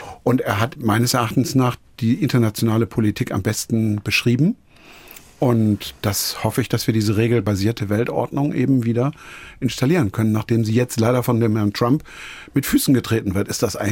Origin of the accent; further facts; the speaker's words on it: Rhineland, Germany; Und ich bin eben groß geworden in Rheinland.